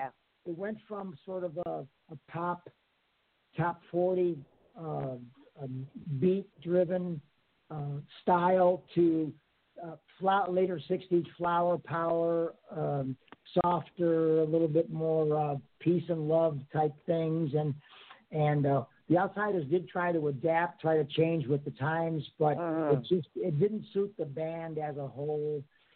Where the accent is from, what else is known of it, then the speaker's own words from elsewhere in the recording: East Cleveland, Ohio, United States; I came back to growing up in East Cleveland, like we were early on. We were city kids, and that whole California thing was scary.